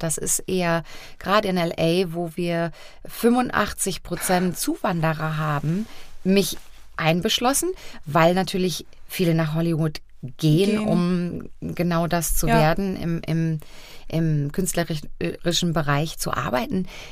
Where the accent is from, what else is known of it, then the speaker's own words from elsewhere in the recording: Germany; das ist meine Heimat, hier ist meine Familie, hier sind meine Freunde, hier bin ich groß geworden